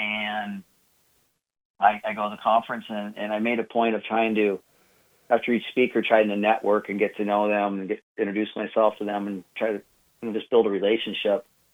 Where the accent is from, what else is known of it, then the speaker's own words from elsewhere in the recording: Omaha, Nebraska, United States; And I grew up in Omaha, Nebraska.